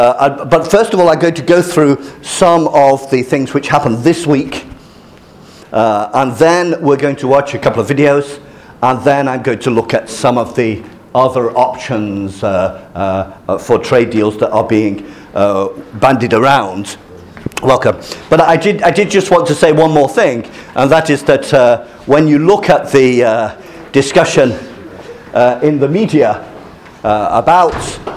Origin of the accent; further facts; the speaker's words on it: United Kingdom; now in France; because I'm British in France, you can sign up for a newsletter.